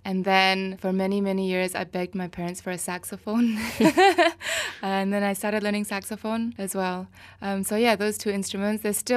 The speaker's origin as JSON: {"language": "English", "town": "Kuching", "region": "Sarawak", "country": "Malaysia", "tie": "born or raised there", "said": "Born and bred in Kuching."}